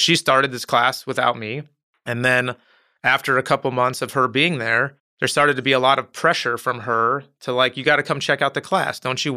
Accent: Tucson, Arizona, United States; moved away as an adult; now in Los Angeles, United States; I'm from Tucson, Arizona, originally. I had a wonderful childhood, and then I moved to California for college and came down to LA after college

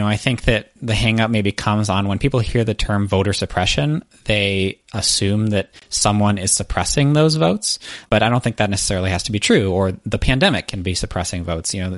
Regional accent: Massachusetts, United States; my home state of Massachusetts

